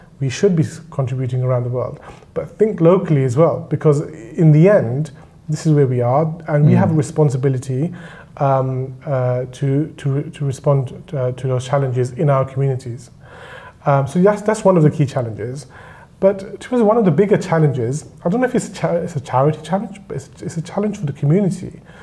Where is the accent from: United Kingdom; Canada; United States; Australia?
United Kingdom; Walthamstow, London; for me, home is Walthamstow. I know I'm originally from India, Pakistan, my parents are, and I have this background, and I'm proud of that. But home is still Walthamstow.